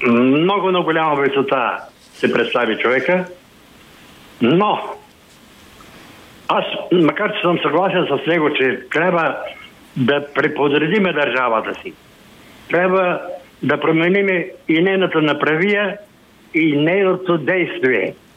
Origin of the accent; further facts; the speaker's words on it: Sofia, Sofia City, Bulgaria; от София съм.